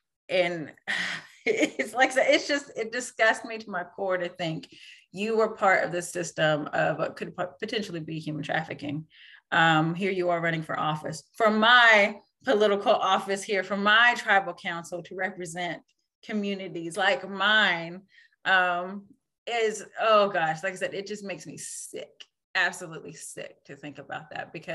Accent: Tahlequah, Oklahoma, United States; I come from my community. My family's from the Stillwell area. I was raised in Tahlequah.

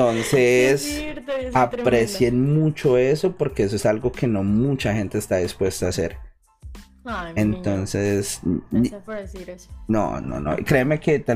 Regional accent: Colombia; nosotros que venimos de Latinoamérica, siempre la televisión fue como muy inalcanzable.

